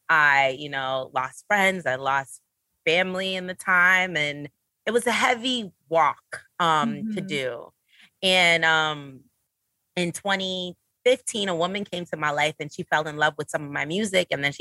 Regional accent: Brooklyn, New York, United States; I'm a Brooklyn girl. I'm from Flatbush.

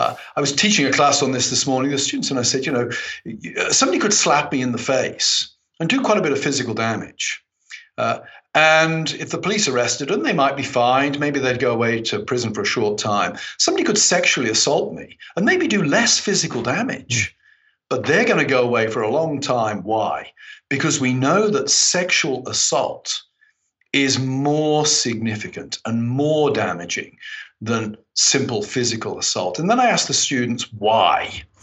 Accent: England, United Kingdom; I think, hey, I'm English.

